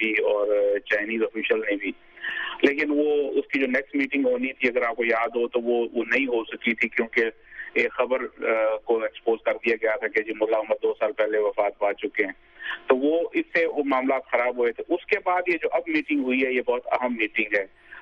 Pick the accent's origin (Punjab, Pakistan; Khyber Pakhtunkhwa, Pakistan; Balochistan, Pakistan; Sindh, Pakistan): Balochistan, Pakistan; Quetta; دیکھیں، کیونکہ میرا تعلق خود کوئٹہ سے ہے